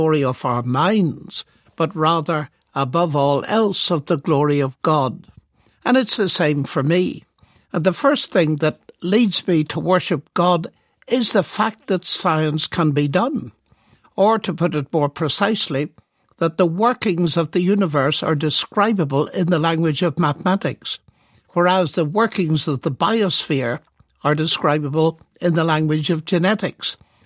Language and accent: English; Armagh, Northern Ireland, United Kingdom; director of the observatory in my hometown, Armagh. As schoolboy at the time